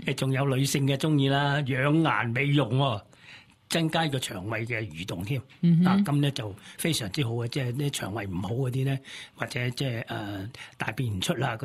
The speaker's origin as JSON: {"language": "Cantonese", "region": "Guangdong", "country": "China", "said": "嗱，咁咧就我广东人最中意食饮汤噶啦"}